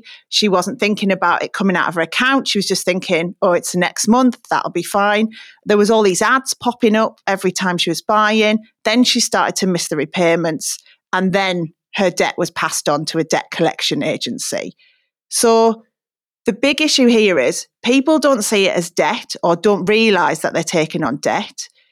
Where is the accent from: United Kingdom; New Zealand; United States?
United Kingdom; Middlesbrough, North East England; given where I'm from Middlesbrough, see the harsher side of debt